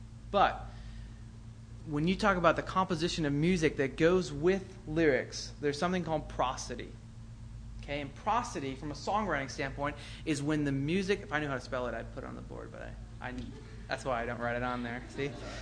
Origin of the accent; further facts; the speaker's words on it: Wisconsin, United States; I wasn't raised on jazz. I'm from Wisconsin, so I was raised on like polka and all the German European stuff.